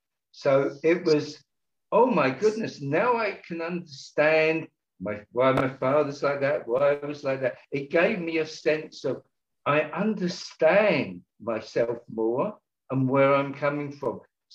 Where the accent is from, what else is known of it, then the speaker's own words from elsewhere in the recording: London, United Kingdom; moved away as an adult; now in Bournemouth, United Kingdom; I grew up in London, but East London. And we moved when we got married to Bournemouth, Poole, on the south coast